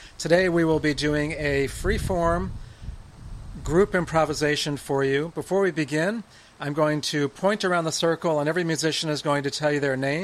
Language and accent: English; Hudson, New York, United States; from Hudson, New York.